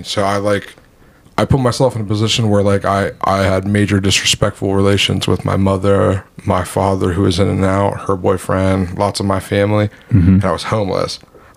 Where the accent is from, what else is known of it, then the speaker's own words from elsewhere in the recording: United States; No, I'm American.